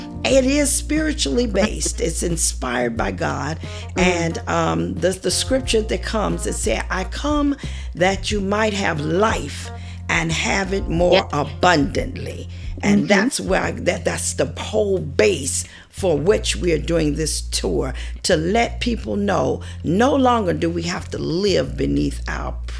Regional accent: Savannah, Georgia, United States; we're starting it in Savannah, Georgia, my hometown.

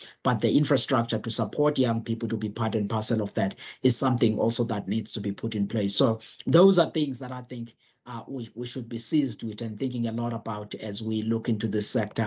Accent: South Africa; I mean, look, I'm a South African, and we're struggling with about three problems in this country.

